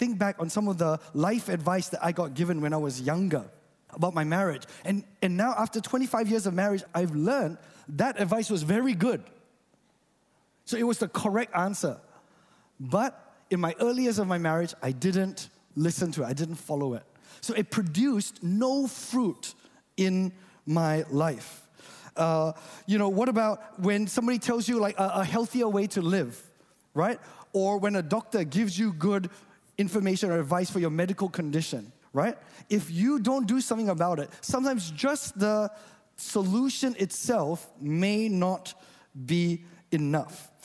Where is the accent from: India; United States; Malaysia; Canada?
Malaysia; You know, I grew up in Malaysia.